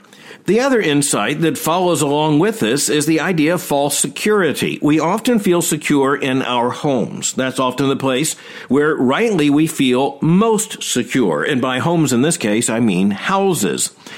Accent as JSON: {"language": "English", "region": "Florida", "country": "United States", "tie": "born or raised there", "said": "Now, when I was a boy growing up in Florida"}